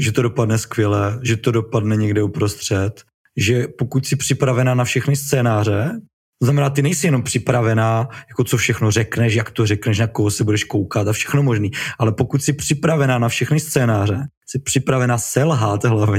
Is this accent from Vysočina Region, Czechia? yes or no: no; Havířov, Moravian-Silesian Region, Czechia; A já jako Havířovák ho samozřejmě poznávám.